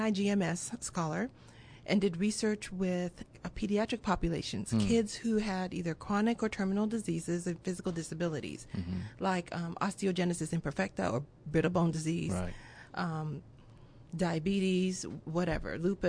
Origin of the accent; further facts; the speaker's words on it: Japan; I was born and raised in Japan, and my mother is a native Japanese woman, and my father is African American.